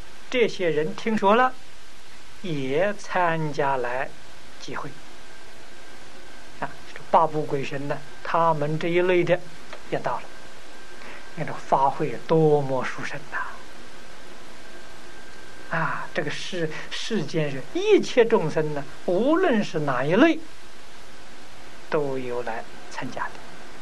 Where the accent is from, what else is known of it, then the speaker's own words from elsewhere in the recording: China; 我们中国人称之为蟒蛇啊